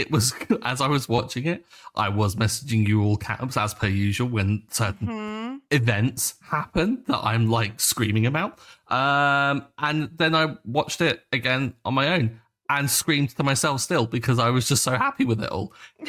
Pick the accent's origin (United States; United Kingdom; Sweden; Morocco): United Kingdom; Or, because, I mean, being British, I've seen a load. Every school trip was to go see some form of big castle or something with some sort of big portrait.